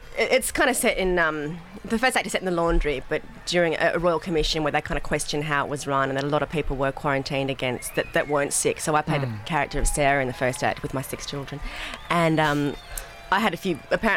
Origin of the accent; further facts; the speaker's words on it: Sydney, New South Wales, Australia; I'm from Sydney, so it was a huge surprise to me.